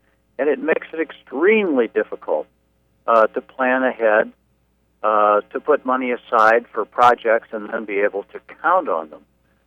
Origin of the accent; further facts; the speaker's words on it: St. Louis, Missouri, United States; I remember as a child growing up in St. Louis, listening with my parents on the radio as the surprise results were coming in.